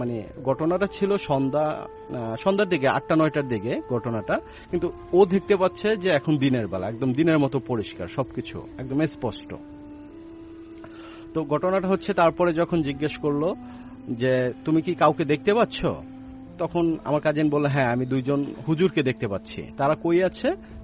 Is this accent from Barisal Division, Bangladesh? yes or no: yes; Barisal, Barisal Division, Bangladesh; now in Dhaka, Bangladesh; আমি ঢাকা নয়াপল্টন থেকে এসেছি, আর আমার গ্রামের বাড়ি হচ্ছে বরিশালে।